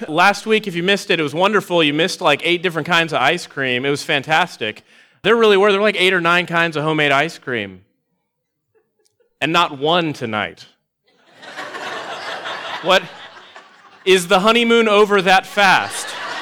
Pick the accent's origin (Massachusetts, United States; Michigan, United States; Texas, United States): Texas, United States; I mean, I'm from Texas, and we have a lot of cows, and we like all of our barbecue to be made out of cows over there.